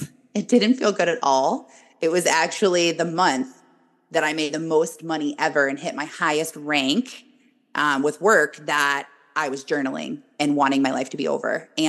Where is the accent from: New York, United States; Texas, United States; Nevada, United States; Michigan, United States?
Michigan, United States; No, I am born and raised in Michigan, so I am way up north from you